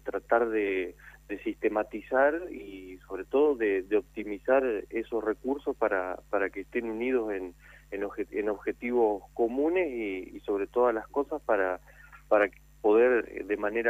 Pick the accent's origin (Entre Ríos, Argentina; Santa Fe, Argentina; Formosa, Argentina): Entre Ríos, Argentina; Villaguay; Nosotros, en el caso de mi pueblo, que es Villaguay